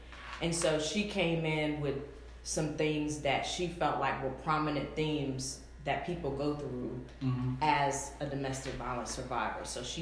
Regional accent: Axton, Virginia, United States; So born and raised in Martinsville. Well, let me correct that. Axton.

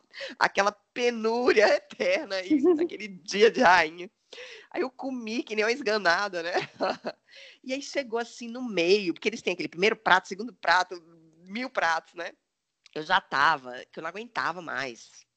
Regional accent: Bahia, Brazil; also born or lived in Germany; Imagina, gente, eu sou baiana, né? Imagina morar lá numa cidade que dava menos 10 no inverno.

